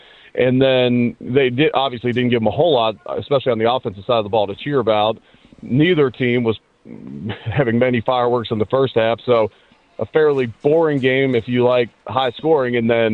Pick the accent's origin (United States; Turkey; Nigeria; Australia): United States; Cincinnati, Ohio; I grew up in Cincinnati, and we were not Ohio State fans. There are a lot of Ohio State fans there.